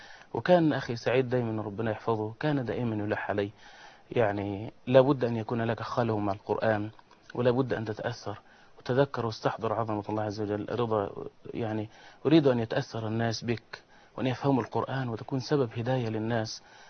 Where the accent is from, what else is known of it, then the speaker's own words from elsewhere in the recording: Dalham, Monufia Governorate, Egypt; المنوفية، أشمون، من قرية دلهم إن شاء الله.